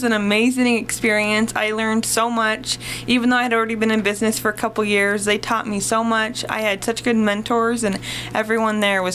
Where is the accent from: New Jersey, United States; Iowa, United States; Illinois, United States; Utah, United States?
Iowa, United States; Iowa Falls; I am from Iowa Falls, Iowa, and I just moved my storefront to Garner, Iowa, and I opened that in September of 2019.